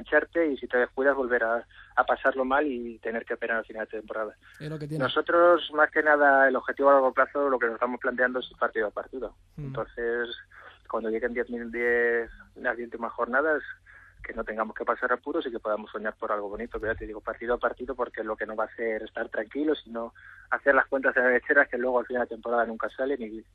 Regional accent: Ciudad Real, Castilla-La Mancha, Spain; tanto de Madrid, como de Ciudad Real, que es de donde yo soy, como de aquí de Jerez

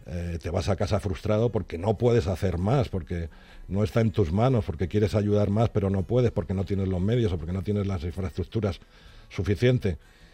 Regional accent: Camarma de Esteban, Community of Madrid, Spain; Los institutos, gracias a Dios, lo tenemos cerca. Pero bueno, me gustaría conseguir para mi pueblo un instituto.

